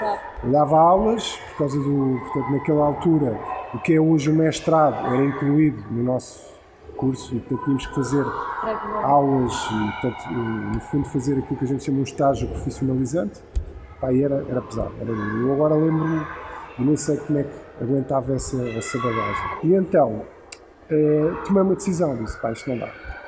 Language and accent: Portuguese; Lisbon, Portugal; born there; also born or lived in Santarém; eu tinha vindo de Santarém, eu nasci em Lisboa, fui para Santarém, depois voltei.